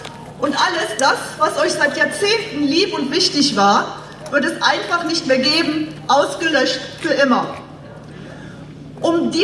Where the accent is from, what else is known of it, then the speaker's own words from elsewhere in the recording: Wanlo, North Rhine-Westphalia, Germany; Ich bin 57 Jahre alt und ich lebe seit meiner Geburt in Wandlow, einem sogenannten Grubenranddorf am Tagebau Garzweiler 2. Ich bin dort in meinem Heimatdorf tief verwurzelt